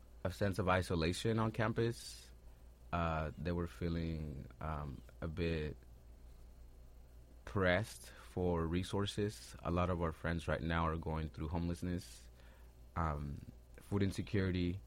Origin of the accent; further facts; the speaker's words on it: Iguala, Guerrero, Mexico; I am from Iguala, Guerrero de la Independencia. It is the home of the original tribe of the Olmeca back hundreds of years.